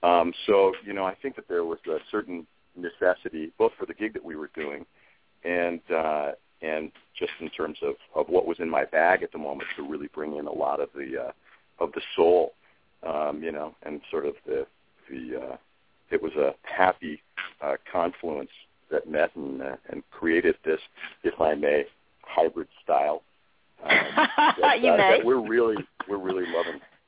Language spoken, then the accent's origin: English; New York, United States; I lived in New York. I grew up in New York State, and had a tenure in New York City for about 10 years, and met some extraordinary musicians.